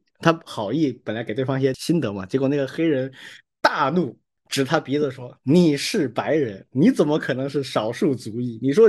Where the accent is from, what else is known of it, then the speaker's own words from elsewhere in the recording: China; 我们作为中国人会觉得是一种很荣耀的事情吗？